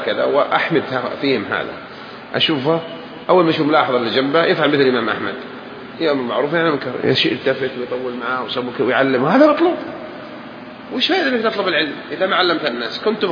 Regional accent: Saudi Arabia; انقلوها كذا لهجتنا شوي، في جدة ولا في نجد

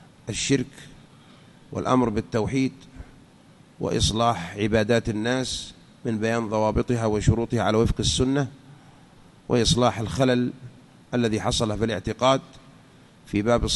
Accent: Saudi Arabia; عندنا في المملكة العربية السعودية

